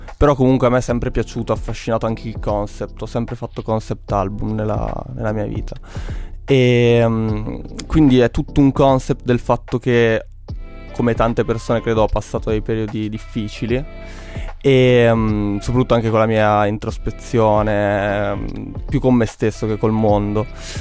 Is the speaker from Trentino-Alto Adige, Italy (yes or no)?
yes; Trento, Trentino-Alto Adige, Italy; Io sono di Trento